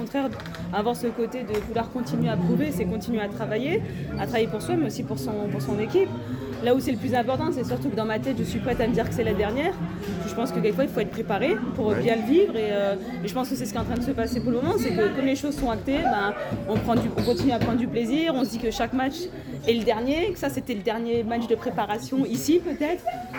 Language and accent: French; Grand Est, France; ça me rappelle un peu mon enfance en Alsace où c'était très... En Alsace on est très tournoi, très côté familial